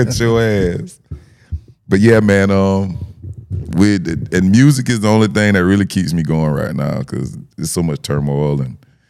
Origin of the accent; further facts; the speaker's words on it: the South, United States; But that's the thing, growing up in the South, dog. We know that shit ain't never been subtle.